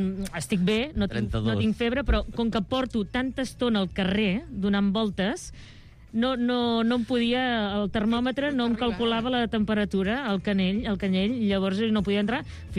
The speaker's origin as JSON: {"language": "Catalan", "town": "Puigdelfí", "region": "Catalonia", "country": "Spain", "said": "nosaltres, que érem de Puigdelfí, que està al costat de Constantí"}